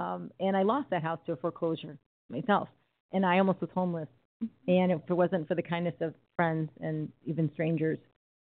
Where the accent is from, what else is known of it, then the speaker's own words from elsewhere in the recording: Chicago, Illinois, United States; they were the same countertops I had growing up on Roscoe in Chicago, and I love them.